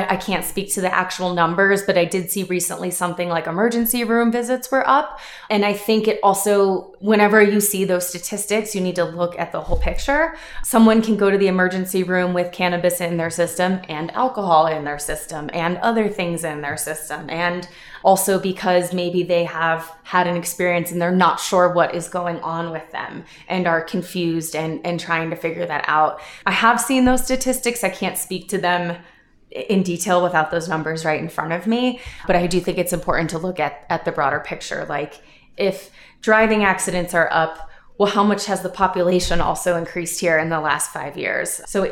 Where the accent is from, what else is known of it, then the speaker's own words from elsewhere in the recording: Cleveland, Ohio, United States; also born or lived in Washington, D.C.; now in Boulder, United States; I grew up in Cleveland outside the Midwest, and then I spent some time in the East Coast in the DC area. And I just really love Colorado and Boulder